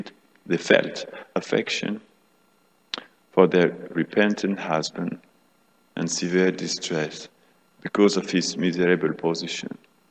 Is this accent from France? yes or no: yes; Paris, Île-de-France, France; born there; accent: French; English is a second language; I am born in Paris, please forgive my French accent, I'll try my best.